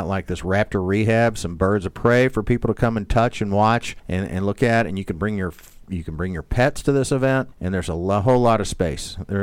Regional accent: Louisville, Kentucky, United States; this show is about Louisville and what's going on in the city of Louisville, my hometown

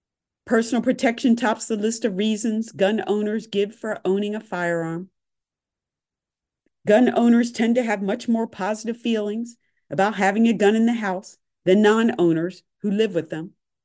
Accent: Philadelphia, Pennsylvania, United States; Yes, I'm biased. I'm from Philadelphia.

